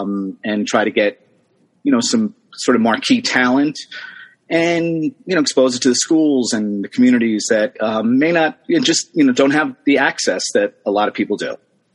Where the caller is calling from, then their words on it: Cleveland, Ohio, United States; I'm coming from Cleveland, Ohio.